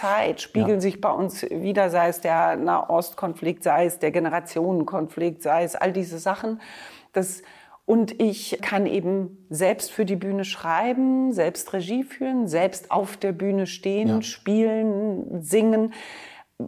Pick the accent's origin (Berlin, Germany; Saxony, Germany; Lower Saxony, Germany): Berlin, Germany; Und ich bin ja Berlinerin